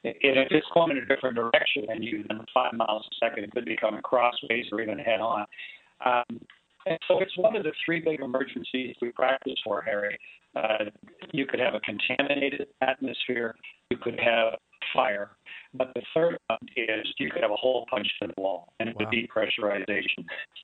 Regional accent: Canada; I'm Canadian.

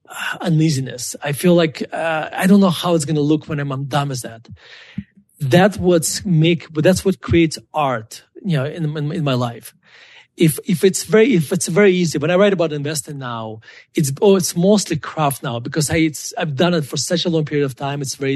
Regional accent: Russia; So when I grew up in Russia, I only had Pepsi or Coke once when I was like 16 years old

